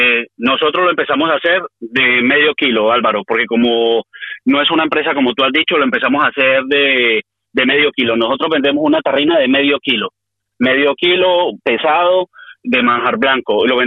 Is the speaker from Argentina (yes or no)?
no; Colombia; now in Torrejón de Ardoz, Spain; siempre he vivido en Torrejón de Ardoz, yo voy de Torrejón en Torrejón. Ajá. Entonces, desde que llegué de Colombia en el 1999, yo llevo aquí ya, yo tengo 35 años